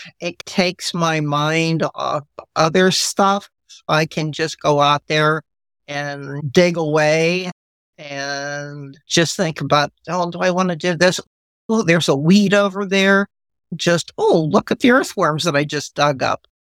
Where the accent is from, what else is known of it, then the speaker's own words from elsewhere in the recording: Pittsburgh, Pennsylvania, United States; but I'm from Pittsburgh. We are the home of Heinz 57.